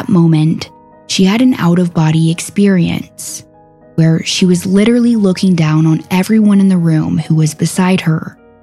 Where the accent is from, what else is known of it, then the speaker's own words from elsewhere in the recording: Conroe, Texas, United States; even in the small, unassuming Texas towns like my hometown of Conroe, Texas.